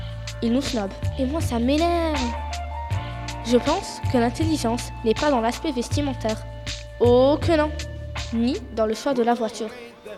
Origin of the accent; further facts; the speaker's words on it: Fez, Fès-Meknès, Morocco; J'ai grandi à Fès et je m'y suis attachée.